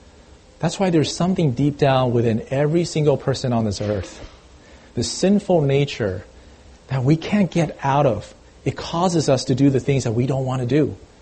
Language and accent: English; Taiwan; I remember when I was growing up in Taiwan, in our classrooms